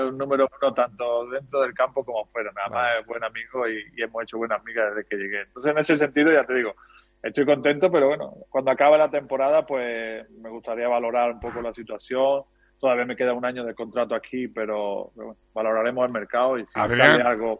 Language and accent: Spanish; Andalusia, Spain; accent: Andalusian; Si te hablo en inglés, se me nota el acento andaluz.